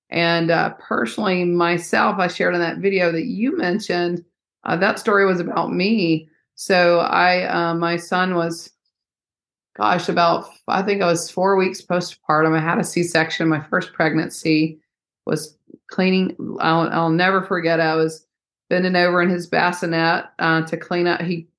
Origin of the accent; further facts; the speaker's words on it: Georgia, United States; So I was born and raised in Georgia, kind of got into medicine.